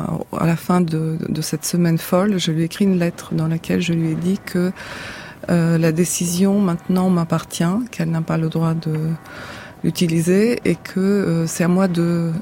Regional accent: Bulgaria; moved away as an adult; j'ai quitté la Bulgarie à 30 ans, j'étais pas un personnage public

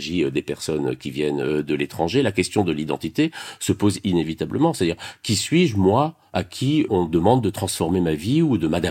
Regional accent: France; Ben, nous sommes des Français dits de souche, pas des Français de papier, c'est-à-dire des héritiers de toute une histoire.

